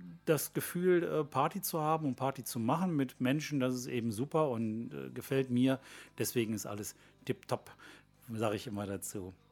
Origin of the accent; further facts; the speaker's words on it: Cologne, North Rhine-Westphalia, Germany; ich komme aus Köln, genauer gesagt aus Köln-Porz.